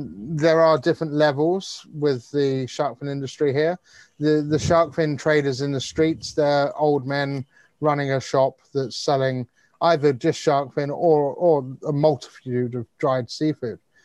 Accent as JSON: {"language": "English", "country": "Malta", "tie": "born or raised there", "also_born_or_lived": "Cyprus / United Kingdom", "lives_now": "Hong Kong", "said": "So I've been in Hong Kong over about 30 years now. I originally came here from the UK, although I spent most of my childhood in the Mediterranean, growing up in Malta and Cyprus."}